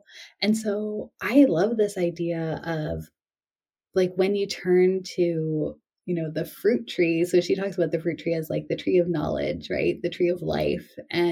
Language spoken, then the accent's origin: English; New England, United States; Like I grew up in New England. I love New England.